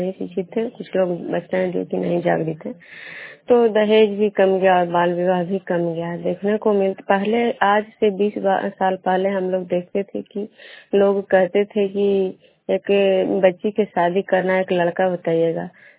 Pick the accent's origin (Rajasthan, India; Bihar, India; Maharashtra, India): Bihar, India; Vishnupur; मैं बिष्णुपुर ग्राम खजरा पंचायत नालंदा जिला नानुसा प्रखंड के निवासी हूँ।